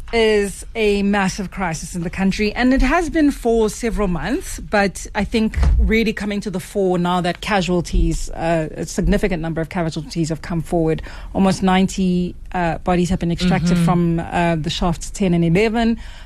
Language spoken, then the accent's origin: English; Cape Town, Western Cape, South Africa; So I'm from Cape Town